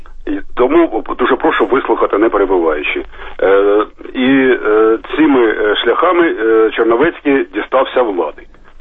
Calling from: Kharkiv, Kharkiv Oblast, Ukraine; я з Харкова.

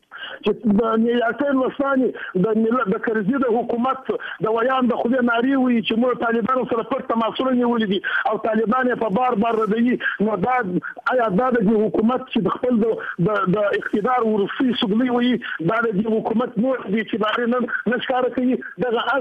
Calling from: Kabul, Afghanistan; یه سلام از کابل صحبت میکنم

